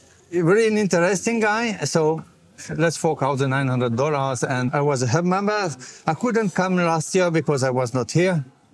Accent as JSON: {"language": "English", "region": "Geneva", "country": "Switzerland", "first_language": "French", "second_language": "English", "lives_now": "Zurich, Switzerland", "said": "Born in Geneva, speak French, but make my life in Zurich, so speak German and English."}